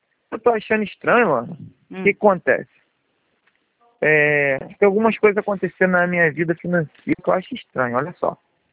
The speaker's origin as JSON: {"language": "Portuguese", "town": "Cachoeiras de Macacu", "region": "Rio de Janeiro", "country": "Brazil", "tie": "born or raised there", "also_born_or_lived": "Teresópolis", "said": "eu nasci em Teresópolis e fui registrado em Guapimirim, só que eu moro em Cachoeira de Macacu desde criança."}